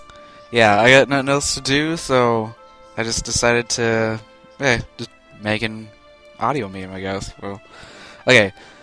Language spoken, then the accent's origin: English; Sacramento, California, United States; Where am I from? I'm from Sacramento, California. I'm currently living here at my dad's house and stuff.